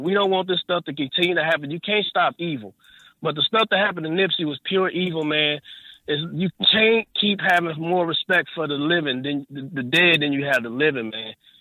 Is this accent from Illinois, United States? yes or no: no; St. Louis, Missouri, United States; What up, man? … I'm from St. Louis, man.